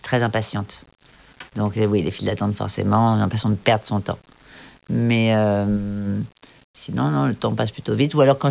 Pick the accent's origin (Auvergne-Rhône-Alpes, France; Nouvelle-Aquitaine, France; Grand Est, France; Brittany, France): Nouvelle-Aquitaine, France; Cap Ferret; Oui, alors c'est chez moi, au Cap Ferret, à l'horizon, ça à l'océan.